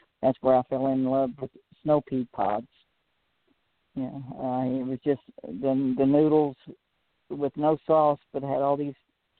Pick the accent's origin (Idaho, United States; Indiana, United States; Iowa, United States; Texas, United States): Texas, United States; Alice; my brother drove me all the way up from Corpus Christi, or from Alice, my hometown, just outside Corpus Christi, to Phoenix, Arizona